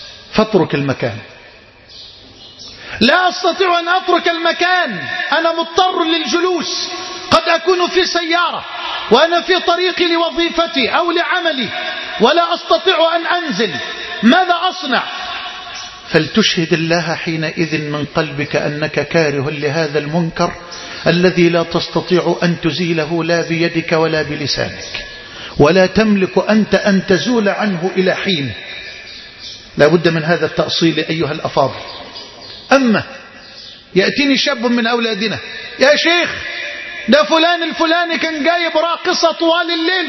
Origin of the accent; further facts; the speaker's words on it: Egypt; اللهم اجعل بلدنا مصر أمنا أمانا سخاء رخاء